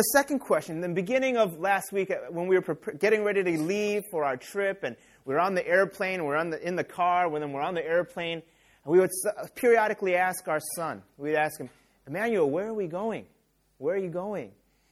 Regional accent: United States; And so I would say, I'm from the United States. I grew up in the United States.

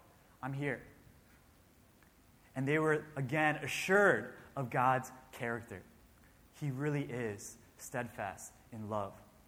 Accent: Maryland, United States; In 1949, Johnny Erickson Tada was born in Baltimore, Maryland, which is my home state.

